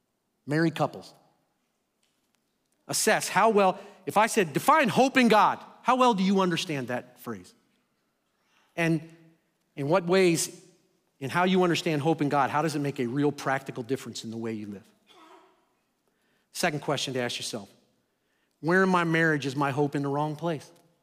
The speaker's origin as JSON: {"language": "English", "region": "Pennsylvania", "country": "United States", "said": "And I'm not from Iowa, by the way. I'm from Pennsylvania."}